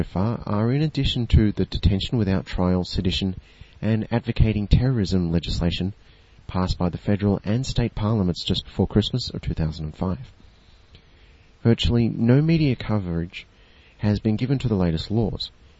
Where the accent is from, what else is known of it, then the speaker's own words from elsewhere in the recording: Australia; because I'm an Australian